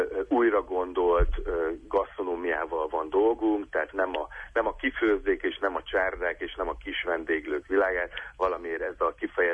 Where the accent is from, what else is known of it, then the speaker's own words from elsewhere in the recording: Szentes, Csongrád-Csanád, Hungary; Hát ahol én fölnőttem Szentesen, ez általában a sertésláb volt, tehát a köröm.